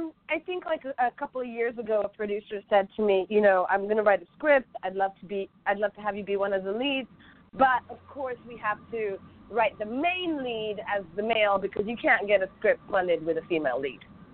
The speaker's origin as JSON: {"language": "English", "region": "London", "country": "United Kingdom", "tie": "born or raised there", "said": "luckily, you know, I grew up in London, so I could also play like the British roles"}